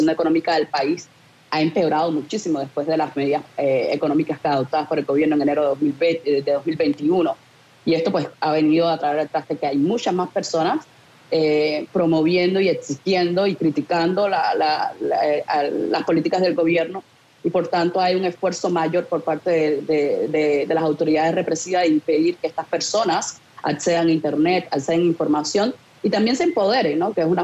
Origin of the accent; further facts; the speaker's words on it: Cuba; para nosotros como cubanos